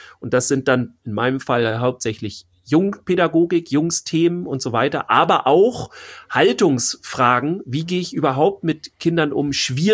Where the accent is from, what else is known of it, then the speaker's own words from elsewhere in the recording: Schleswig-Holstein, Germany; ich komme ja jetzt nicht aus Mitte Deutschland, so wie du auch. Wir sind ja die Nordlichter hier, also Schleswig-Holstein, etwas weit draußen.